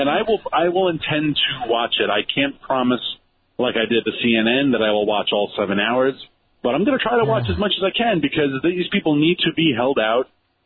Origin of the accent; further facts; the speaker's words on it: New York City, New York, United States; No, I'm actually standing outside the Fox studio here in busy New York City, my hometown.